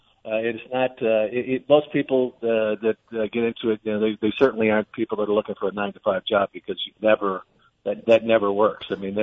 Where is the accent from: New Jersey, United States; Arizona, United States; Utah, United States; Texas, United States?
Arizona, United States; Tucson; I grew up here in Tucson, and then I went to the U of A.